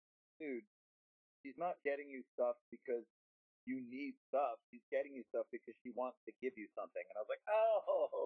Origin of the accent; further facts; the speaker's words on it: Southern United States, United States; We, you know, we're from the South, so, like, whenever we're on tour, we're either at Waffle House or Cracker Barrel.